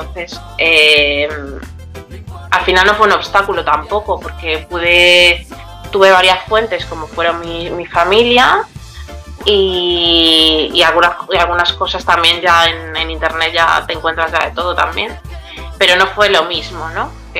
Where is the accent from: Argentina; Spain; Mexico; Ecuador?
Spain; No me ven tanto como guineana, porque, o sea, culturalmente soy española y de nacionalidad también, pero sigo siendo negra